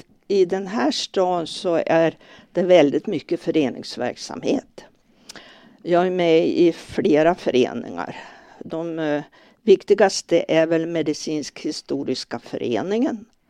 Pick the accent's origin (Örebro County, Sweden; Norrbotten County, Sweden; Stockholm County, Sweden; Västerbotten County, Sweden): Västerbotten County, Sweden; Åsele; Ja, jag kommer ifrån Åsele och bor nu på Hallbacken.